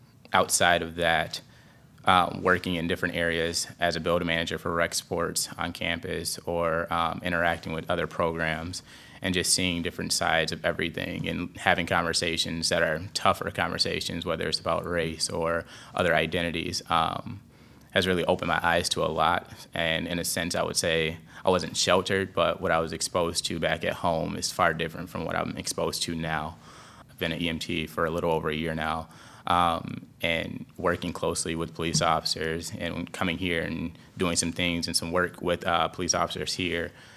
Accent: Milwaukee, Wisconsin, United States; Well, I'm from Milwaukee, Wisconsin. I went to Brown Deer High School, very diverse high school. Milwaukee is a very diverse area.

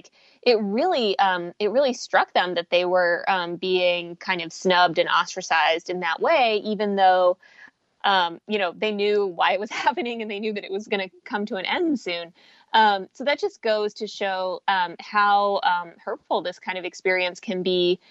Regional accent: Midland, Texas, United States; also born or lived in Russia; I'm a Russian Jewish refugee, and I grew up in Midland, Texas, which is in far west Texas.

